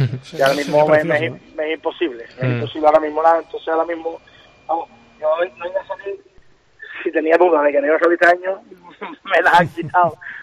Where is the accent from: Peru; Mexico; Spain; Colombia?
Spain; Cádiz, Andalusia; Se canta en Cádiz, se exporta desde Cádiz, soy de Cádiz.